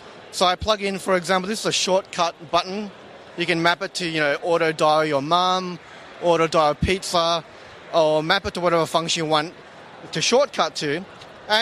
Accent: Australia; I'm Australian

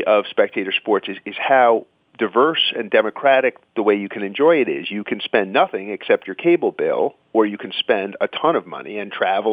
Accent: Queens, New York, United States; You know, my dad would take me to Mets games. I grew up in Queens

